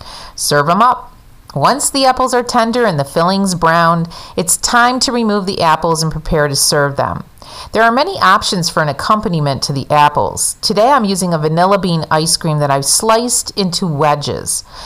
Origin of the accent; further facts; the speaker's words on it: New York, United States; In my home state of New York, there are over 25 varieties of apples.